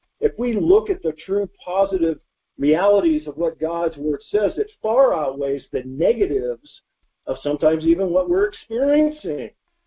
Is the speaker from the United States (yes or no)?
yes; Midwest, United States; This is, you know, look, I grew up in the Midwest.